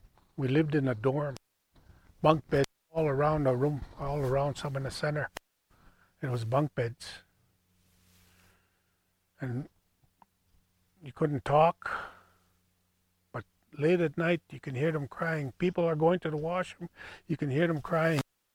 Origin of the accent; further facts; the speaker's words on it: Okanis First Nation, Saskatchewan, Canada; I was born on Okanis First Nation. I wasn't born in a hospital. I was born on Okanis First Nation, December the 5th, 1959.